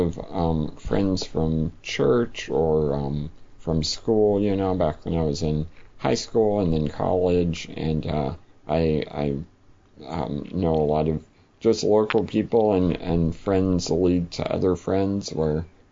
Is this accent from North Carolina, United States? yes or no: yes; North Carolina, United States; we grew up in North Carolina, but he became a pastor in Tampa, Florida.